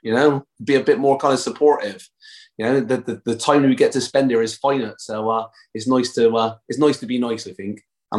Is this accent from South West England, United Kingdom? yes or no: yes; Bristol, South West England, United Kingdom; accent: Bristolian; my Bristolian accent was like, are you Irish or are you Australian?